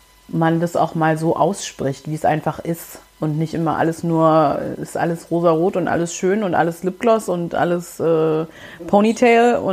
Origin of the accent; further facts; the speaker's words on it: East Germany, Germany; now in Berlin, Germany; Ich bin halb Mosambikanerin, halb Deutsche. Ich bin im Osten von Deutschland aufgewachsen, so nahe der polnischen Grenze. Ich wohne seit 2012 circa in Berlin.